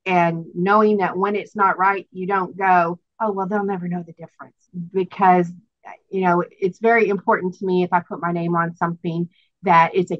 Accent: Houston, Texas, United States; I am from the Houston, Texas area.

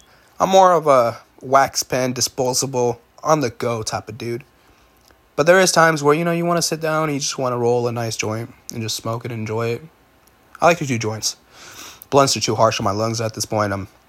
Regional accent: Oceanside, California, United States; So I remember growing up and me being dumb, but me growing up in Oceanside, you know, you smell it here and there at schools and stuff like that.

